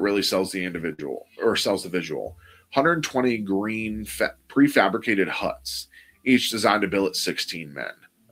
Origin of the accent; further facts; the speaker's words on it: Florida, United States; Listen, I grew up in Florida. That was daily life in Florida.